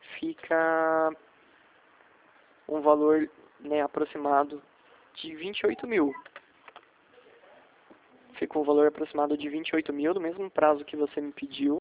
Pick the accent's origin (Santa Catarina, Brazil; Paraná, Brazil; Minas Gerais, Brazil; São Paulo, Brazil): São Paulo, Brazil; São José dos Campos; now in Jacareí, Brazil; Eu sou de São José dos Campos.